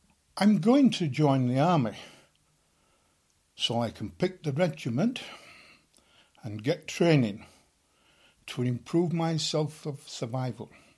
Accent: Leeds, Yorkshire and the Humber, United Kingdom; I was born in Leeds, 11th of August 1935. My parents came from an humble background. We lived in a district of Woodhouse.

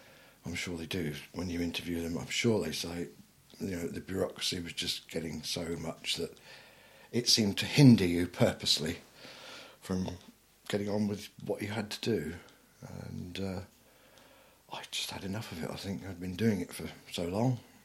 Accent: Woking, South East England, United Kingdom; born there; and I was born in Woking, believe it or not.

